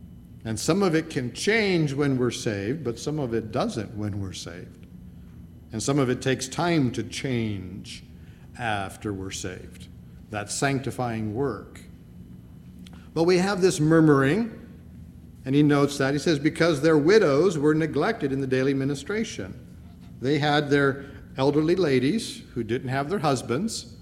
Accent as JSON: {"language": "English", "country": "United States", "tie": "born there", "said": "I'm German, but I'm an American by birth, but by heritage, I'm German. But I wasn't born in Germany."}